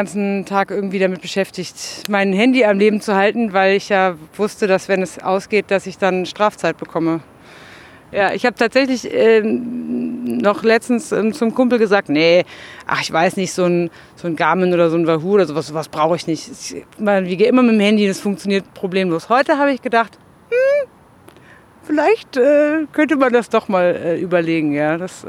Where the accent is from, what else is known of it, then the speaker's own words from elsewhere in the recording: Cologne, North Rhine-Westphalia, Germany; ich komme aus Köln und bei uns gibt es keinen Sand irgendwie.